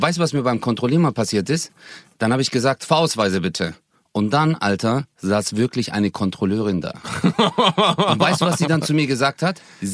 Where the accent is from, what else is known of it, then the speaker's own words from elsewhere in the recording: Stuttgart, Baden-Württemberg, Germany; now in North Rhine-Westphalia, Germany; ich komme aus Stuttgart und bei uns ist halt so abgekapselte Stadt.